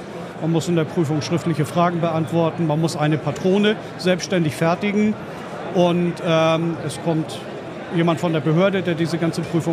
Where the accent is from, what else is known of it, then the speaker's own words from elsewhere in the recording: Schleswig-Holstein, Germany; Ich komme aus Schleswig-Holstein.